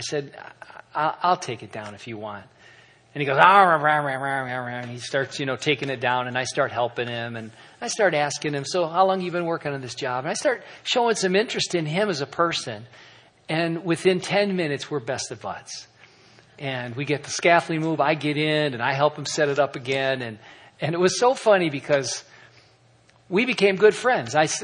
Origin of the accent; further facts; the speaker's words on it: California, United States; yeah, I'm out here from California. I'm starting a church.